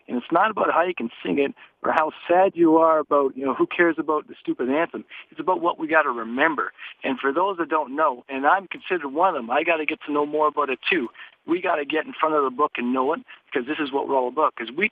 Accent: Canada; I'm from Canada. I've always been from Canada.

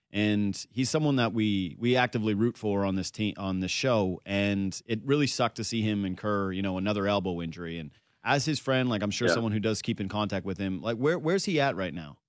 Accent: United States; Like, I'm from the States. Here's an American driver's license.

